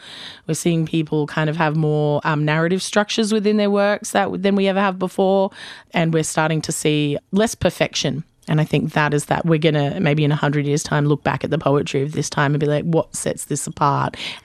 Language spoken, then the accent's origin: English; Weipa, Queensland, Australia; You can tell that I'm from Weipa.